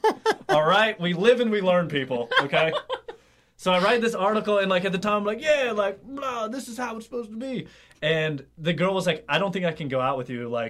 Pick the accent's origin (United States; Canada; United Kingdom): United States; Nashville, Tennessee; Well, I'm from Nashville originally, and I don't think I realized it at the time growing up, but I'm Jewish from the South.